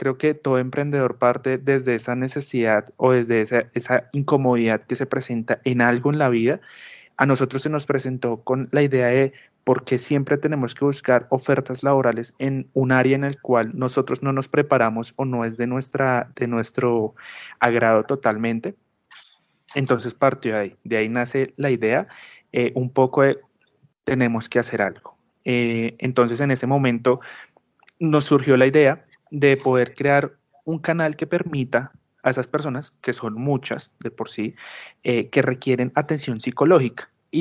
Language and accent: Spanish; Bogotá, Capital District, Colombia; yo soy bogotano, ya tengo 26 años, soy psicólogo y actualmente vivo en la localidad de Chapinero.